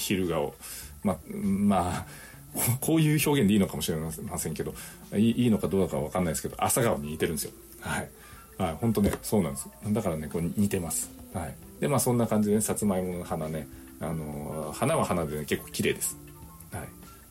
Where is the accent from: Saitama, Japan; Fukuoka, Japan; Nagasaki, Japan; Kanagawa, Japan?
Nagasaki, Japan; まあ、私の出身の長崎でもね、もうちょっと名残が残ってて